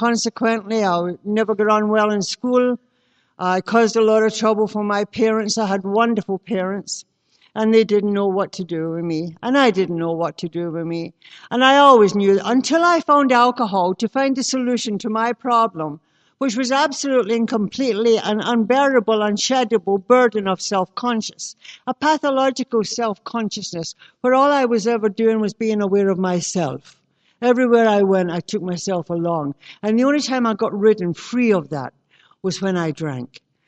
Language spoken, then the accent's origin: English; Glasgow, Scotland, United Kingdom; born there; I was born in Glasgow, Scotland, and I have Irish and English blood, as well as Scottish.